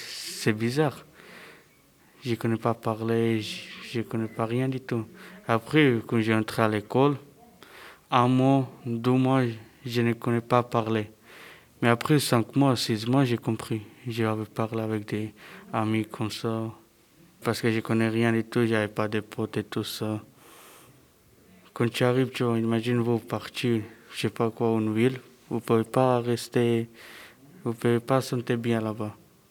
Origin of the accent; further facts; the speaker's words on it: Loznica, Mačva District, Serbia; now in France; J'ai 17 années. En Serbie, j'habite à Loznica. C'est au côté Sabac.